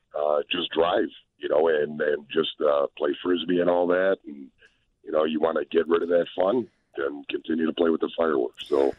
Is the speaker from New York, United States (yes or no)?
no; Buffalo Grove, Illinois, United States; When I was a kid growing up in Buffalo Grove, we had this place called Emmerich Park.